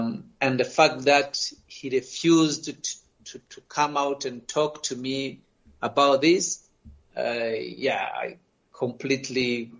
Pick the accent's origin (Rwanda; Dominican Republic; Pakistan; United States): Rwanda; Soon after the genocide, I never imagined that it was ever going to be possible for the Hutu and Tutsi community to live side by side again, given what we had just gone through.